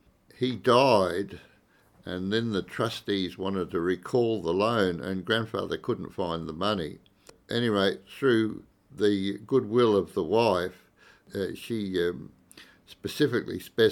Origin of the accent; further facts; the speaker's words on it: Kangaroo Flat, South Australia, Australia; also born or lived in Gawler; I was born on the 19th of February 1943, and I was born here in Gawler at the Hutchinson Hospital, and then moved out to Kangaroo Flat when I left the hospital